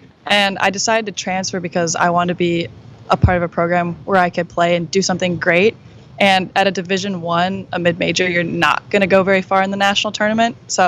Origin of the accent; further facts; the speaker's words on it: Marquette, Michigan, United States; No, so I'm from Marquette, Michigan. It's way up. It's right on Lake Superior.